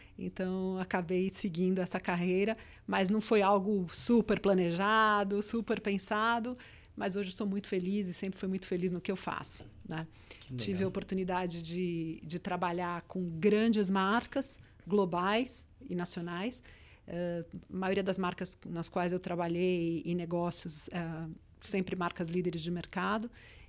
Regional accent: São Paulo, Brazil; born there; Eu nasci em São Paulo.

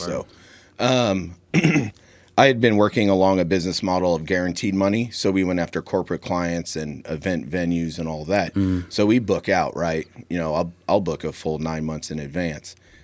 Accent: Connecticut, United States; now in St. Marys, United States; No, I'm from Connecticut originally. Mm-hmm. And then I moved out here in 91. But to St. Mary's.

